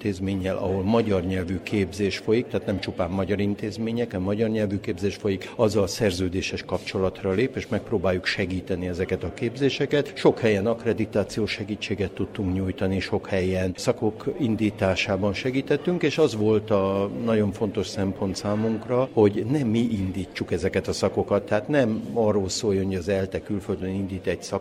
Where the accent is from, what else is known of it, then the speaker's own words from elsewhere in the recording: Budapest, Hungary; gyerekkoromat én Budapesten éltem le, tehát Erdélyről csak meseszerű képeket őriztem magamban